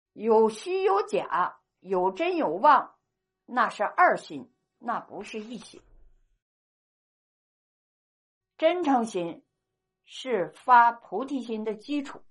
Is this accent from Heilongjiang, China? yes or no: yes; Harbin, Heilongjiang, China; moved away; 毕竟是黑龙江那片黑土地养育了我，是我的家乡